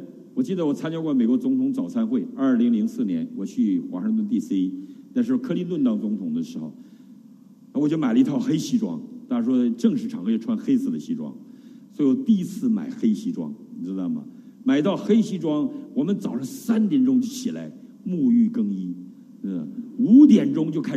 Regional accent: Northeast China, China; 我们东北人叫美出鼻涕泡了，

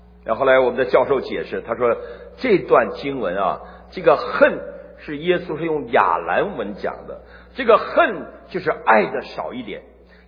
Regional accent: China; 我们中国人呢，一到新年就会立志，立完志了，过了初五我们就忘了，我忘得比较快

